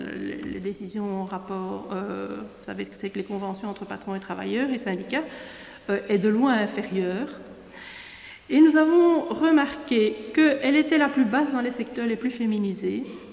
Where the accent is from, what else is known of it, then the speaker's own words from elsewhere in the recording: Belgium; ou chez nous, en Belgique, ça commence à 3 ans, avec les jardins d'enfants